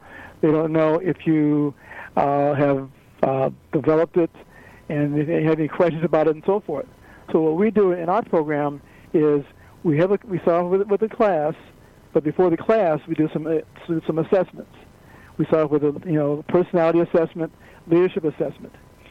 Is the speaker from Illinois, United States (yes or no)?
yes; Chicago, Illinois, United States; now in California, United States; I grew up in Chicago. I live in California now.